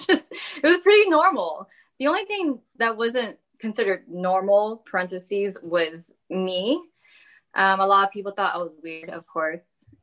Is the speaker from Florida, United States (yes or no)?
yes; Florida, United States; also born or lived in US West Coast; I was born in the West Coast, actually. So where I'm at right now, this is where I was born. But my parents wanted to raise me and my sibling out in Florida.